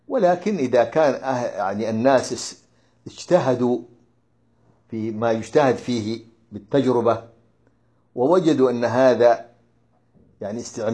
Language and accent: Arabic; Hadramaut, Yemen; وكان عندنا في حضرموت يفعلونها بعد صلاة العصر أيضا